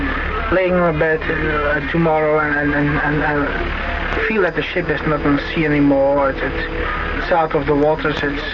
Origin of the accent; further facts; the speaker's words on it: Flanders, Belgium; English is a second language; When my English is not so good, because I'm not an Englishman. I'm a Dutch farmer, you know. A Flemish farmer.